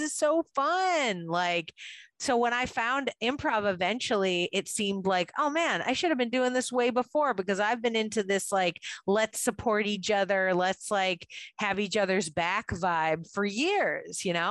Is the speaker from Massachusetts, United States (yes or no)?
yes; Boston, Massachusetts, United States; Where I'm from Boston originally, so I understand when crowds of people yell at you, go away